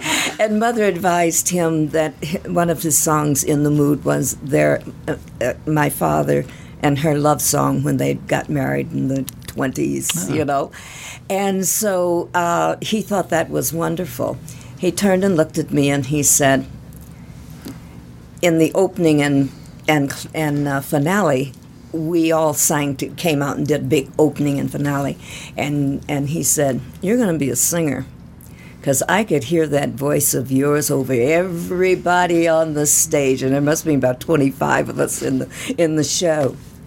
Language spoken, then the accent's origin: English; Chicago, Illinois, United States; Well, I was 14 years old, and I was in a big musical in my hometown, Chicago, in the major hotel, supper club.